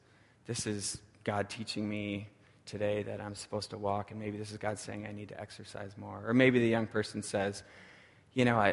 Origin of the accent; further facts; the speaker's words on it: Milwaukee, Wisconsin, United States; I remember standing at the shore of Lake Michigan. I grew up in Milwaukee.